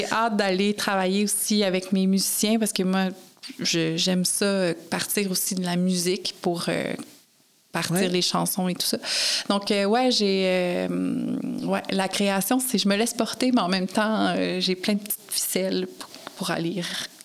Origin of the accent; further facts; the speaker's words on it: Sherbrooke, Quebec, Canada; Quand j'étais à Sherbrooke aussi, moi, je viens de Sherbrooke.